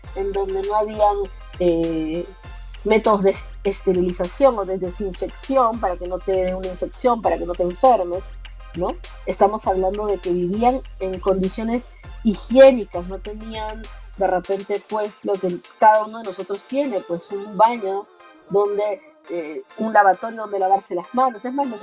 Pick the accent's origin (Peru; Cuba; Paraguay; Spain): Peru; He trabajado muchos años en el Instituto Nacional de Salud del Niño, que es el hospital más importante del cuidado infantil en mi país, aquí en Perú.